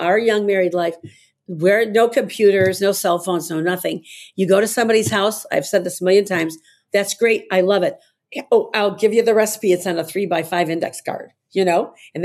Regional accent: Chicago, Illinois, United States; I was born on Central Park, is where it was a family building. So my grandfather bought like a four flat building in Chicago. And so my parents lived in the middle. My grandparents lived up top. It was a total family house.

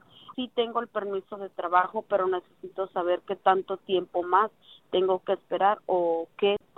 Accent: Guatemala; moved away; Para ese entonces yo tenía 15 años de estar en el país. Yo soy del país de Guatemala

